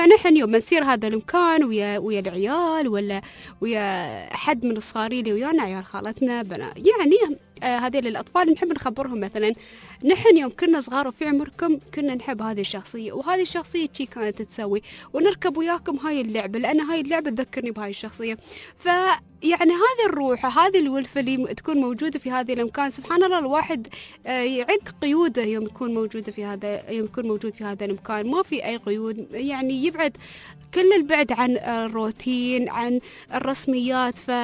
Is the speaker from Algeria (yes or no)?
no; United Arab Emirates; عندنا في البلاد على مستوى الدولة, عندنا في دبي وعندنا في أبوظبي